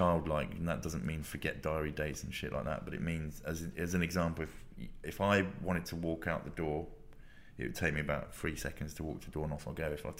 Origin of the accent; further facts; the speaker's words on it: Luton, East of England, United Kingdom; when I was growing up in Luton, it was a time of the raves